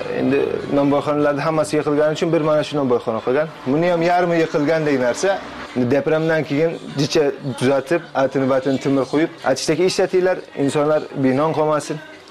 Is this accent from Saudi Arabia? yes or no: yes; Jeddah, Makkah Province, Saudi Arabia; Bobolarim O'zbekistonda, Marg'ilonda tug'ilganlar. Bizlar ham Saudiya Arabiston Jidda shahrida tug'ilganmiz. 18 yil ana shu yerda yashaganmiz. Bizga har qancha yabancı bir mamlakatga katta bo'lsak ham yine otalarımız da Uzbek bugün için uyda Uzbekçe yapıyoruz.